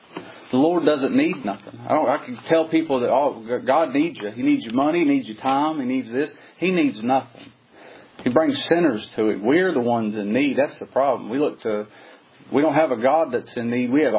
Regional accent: Canada; oh, no, I'm Canadian.

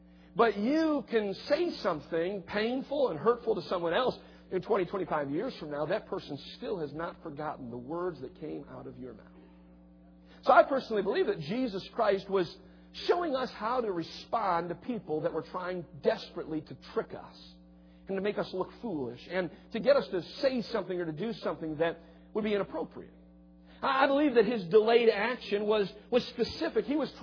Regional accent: Cleveland, Ohio, United States; I grew up on the streets of Cleveland. I did. I grew up on West 128th Street in Cleveland, Ohio.

